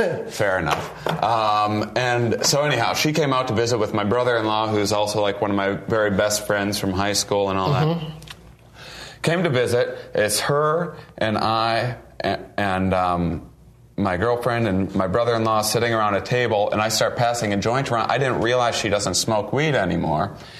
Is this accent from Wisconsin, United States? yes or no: yes; Wisconsin, United States; I'm from Wisconsin, originally.